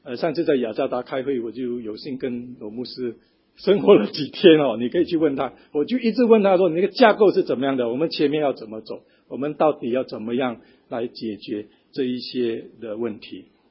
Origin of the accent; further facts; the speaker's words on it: Singapore; 你说我们新加坡人常常这样子讲